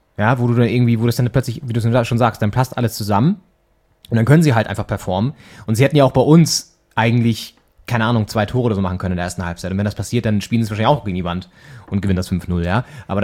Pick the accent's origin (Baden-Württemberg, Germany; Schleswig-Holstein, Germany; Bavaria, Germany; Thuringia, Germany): Schleswig-Holstein, Germany; Flensburg; Der hier in Berlin Pfannkuchen heißt, bei uns in Flensburg eigentlich.